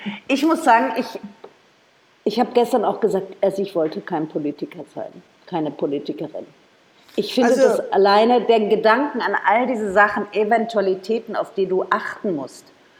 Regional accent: Frankfurt, Hesse, Germany; Frankfurter Mädchen.

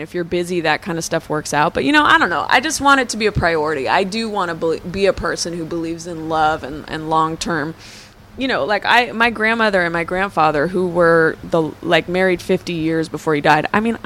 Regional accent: Oakland, California, United States; I grew up in Oakland, and, you know, I was co-parented by a black woman

